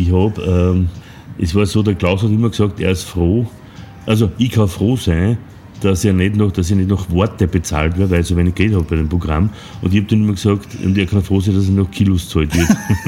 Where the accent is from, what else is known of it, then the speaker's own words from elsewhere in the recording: Linz, Upper Austria, Austria; ich bin ja aus Linz